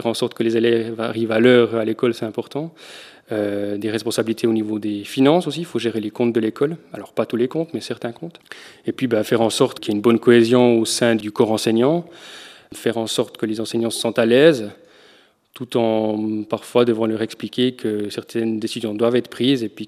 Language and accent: French; Sonvilliers, Bern, Switzerland; Je suis un enfant du Haut-du-Vallon, je viens de Sonvilliers, donc j'ai fait mes écoles à Sonvilliers, Renan et Saint-Imier. Et maintenant, j'habite dans le Zélande.